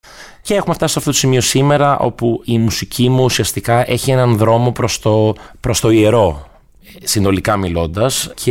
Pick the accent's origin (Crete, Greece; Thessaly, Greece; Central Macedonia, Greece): Thessaly, Greece; Volos; moved away as an adult; now in London, United Kingdom; Γεννήθηκα στο Βόλο, μεγάλωσα εκεί, οπότε οι επιρροές μου ξεκινάνε από την επαρχία. Και στη συνέχεια, μετά το μουσικό σχολείο, πήγα στο Λονδίνο το 2005. Οπότε είμαι 19 χρόνια, ζω εκτός Ελλάδος